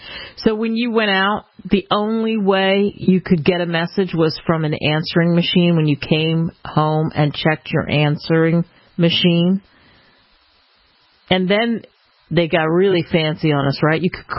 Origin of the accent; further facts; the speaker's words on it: Maryland, United States; I grew up in Maryland.